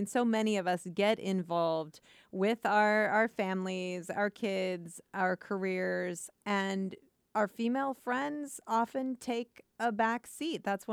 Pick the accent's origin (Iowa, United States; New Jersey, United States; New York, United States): Iowa, United States; I think a lot of us who grew up in Iowa have that, you know, feeling about really wanting to get out and see the rest of the world. A lot of us bounce back. I'm one of those people who left and returned